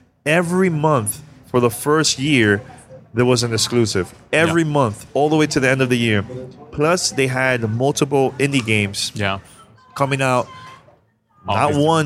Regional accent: Miami, Florida, United States; And we were like, hey, we're from Miami. We're gamers. We're at E3.

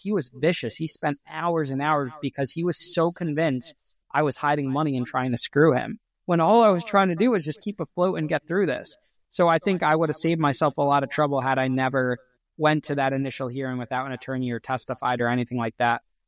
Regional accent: Danbury, Connecticut, United States; the famous Danbury, Connecticut prison, which Orange is the New Black is based on. And that was my hometown.

